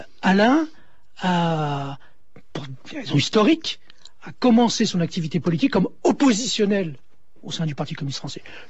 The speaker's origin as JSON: {"language": "French", "country": "Morocco", "tie": "born there", "said": "Moi, je suis né au Maroc"}